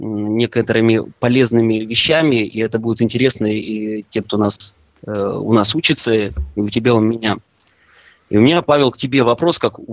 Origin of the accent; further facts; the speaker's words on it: Kirov, Kirov Oblast, Russia; то есть я сам из Кирова